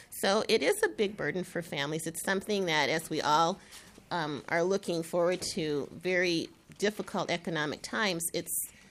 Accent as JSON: {"language": "English", "town": "Eagan", "region": "Minnesota", "country": "United States", "said": "I'm from Eagan."}